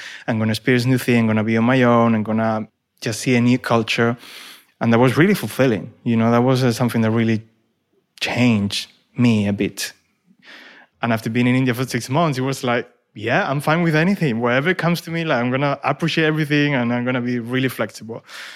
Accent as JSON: {"language": "English", "country": "Argentina", "second_language": "English", "said": "You know, I'm from Argentina, so there's not much of a difference to any European country."}